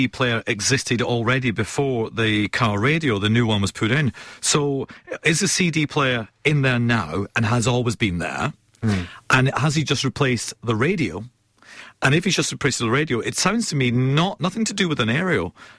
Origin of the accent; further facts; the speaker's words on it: Scotland, United Kingdom; I'm Scottish. I only want to spend £2, £2 on a keyboard.